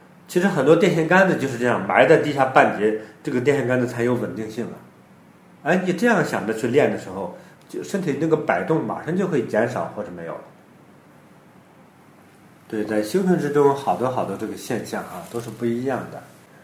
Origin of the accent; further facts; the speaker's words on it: Hebei, China; 我记得小时候在河北家乡啊